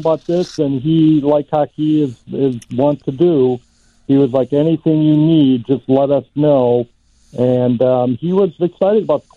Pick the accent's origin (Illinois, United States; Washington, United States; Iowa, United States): Illinois, United States; Chicago; it feels like you and I are both born and raised in Chicago. Love the city, but also realize, that there are lots of problems in Chicago.